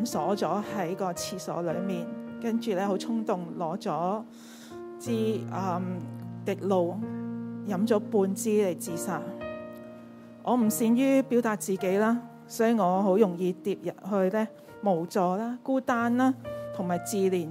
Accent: Kaohsiung, Taiwan; born there; 我出生于台湾高雄一个很传统又拜佛的大家庭，我是家中的长女

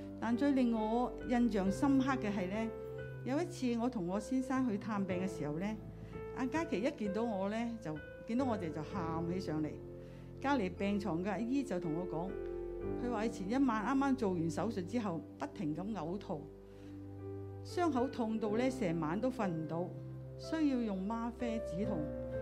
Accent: Guangzhou, Guangdong, China; born there; 是 Annie 小组的组员。我在内地广州出世，在屋企排行最小。

